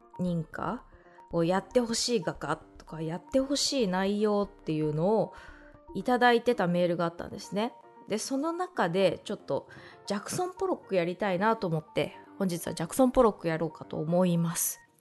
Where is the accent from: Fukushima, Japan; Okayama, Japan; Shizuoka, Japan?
Shizuoka, Japan; 私の地元の静岡県にある、美術館なんですけど